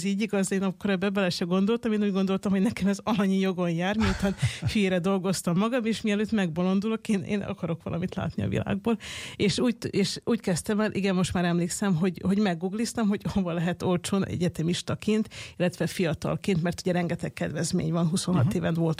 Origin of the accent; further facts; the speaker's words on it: Bečej, Vojvodina, Serbia; amíg egy gyógyszertárban dolgoztam Óbecsén, ahonnan származom Vajdaságból